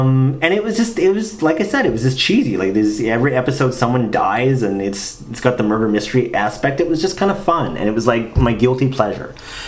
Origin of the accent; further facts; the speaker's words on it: Canada; And as a Canadian myself, you could spot all the things.